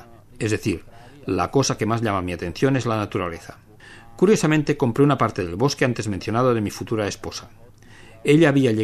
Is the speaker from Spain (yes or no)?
no; western Slovakia, Slovakia; Spanish is a second language; Como que soy de Eslovaquia Occidental, no podía viajar a casa todos los fines de semana.